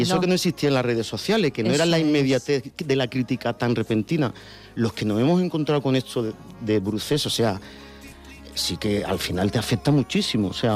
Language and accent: Spanish; Cádiz, Andalusia, Spain; Echo mucho de menos mi tierra y prometo cuando sea un poquito más mayor, si la salud nos respeta, volver a vivir a mi tierra. Se lo digo a Leonardo, le digo, mira, Leo, yo quiero masticar toda tu niñez, pero hay un momento que vas a tener que venir a ver a papá a las orillas de Cádiz.